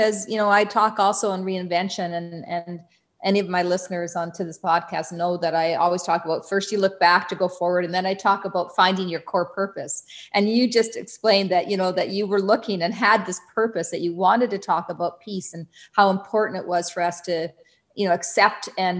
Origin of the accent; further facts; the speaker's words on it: Canada; I find in Canada as a Canadian